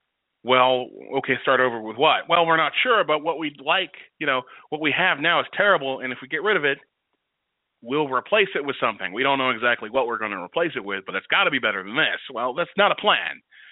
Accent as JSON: {"language": "English", "region": "North Carolina", "country": "United States", "tie": "born or raised there", "also_born_or_lived": "Minnesota", "lives_now": "Kentucky, United States", "said": "Yeah, I grew up in North Carolina and I lived in Minnesota for a while, and now I live in Kentucky."}